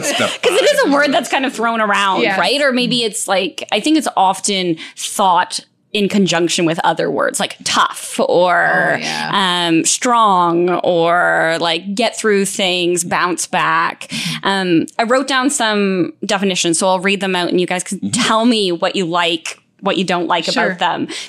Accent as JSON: {"language": "English", "country": "Canada", "tie": "born or raised there", "said": "Me growing up in Canada, as soon as it gets above 30 degrees and there's any humidity"}